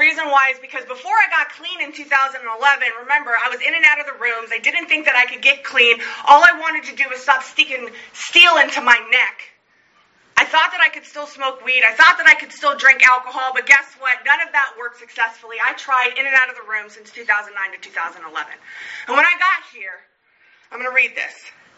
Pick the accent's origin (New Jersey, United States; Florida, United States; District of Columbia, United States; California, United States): Florida, United States; I was born in Broward County, got raised in Broward County, got high in Broward County, and I got clean in Broward County.